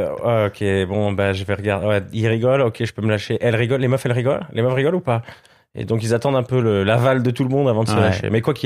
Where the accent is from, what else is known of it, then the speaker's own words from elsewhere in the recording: Switzerland; now in France; 2016, je découvrais vraiment le game français où, en tant que Suisse, je prenais une claque